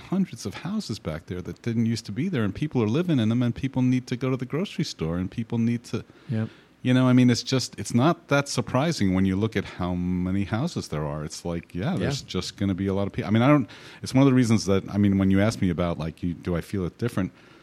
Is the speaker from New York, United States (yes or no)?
yes; Queens, New York, United States; I grew up in Queens in New York, so it's at the beginning of Long Island, you know?